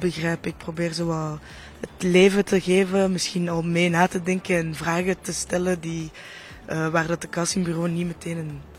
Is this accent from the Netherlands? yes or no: yes; Netherlands; now in Brussels, Belgium; Ik kom natuurlijk ook uit Nederland